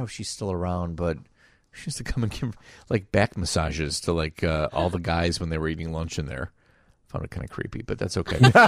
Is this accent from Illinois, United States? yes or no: yes; Chicago, Illinois, United States; See, you know, when I grew up in Chicago years ago, the big ice cream store was Cock Robin or Prince Castles.